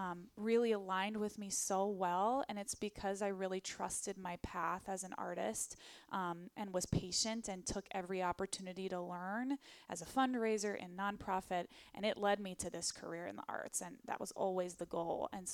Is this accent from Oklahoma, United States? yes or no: yes; Tulsa, Oklahoma, United States; I grew up in Tulsa, Oklahoma, and went to a high school that had just an unbelievable music education program.